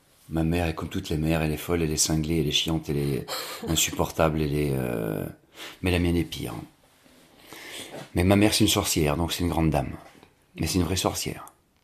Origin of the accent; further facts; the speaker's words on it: Monceau-l'Étoile, Bourgogne-Franche-Comté, France; born there; je suis né dans la campagne. Je suis né dans la Bourgogne, dans un village qui s'appelle Monceau-l'Étoile, qui est beau comme tout. Et puis, je suis issu d'une famille de paysans pauvres.